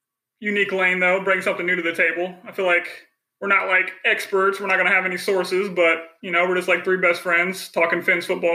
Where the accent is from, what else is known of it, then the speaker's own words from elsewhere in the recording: Fort Wayne, Indiana, United States; I mean, we're all from Fort Wayne